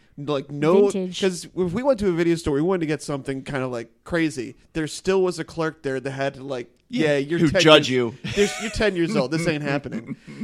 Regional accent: Wilmington, Delaware, United States; So we grew up around Wilmington where there was plenty of like, you know, video stores that we could walk in.

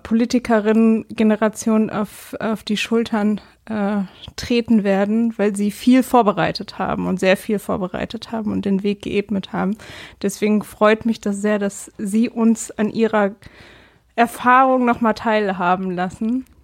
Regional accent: Bonn, North Rhine-Westphalia, Germany; Ich komme aus Bonn. Das heißt, jedes Mal, wenn man den Rhein sieht

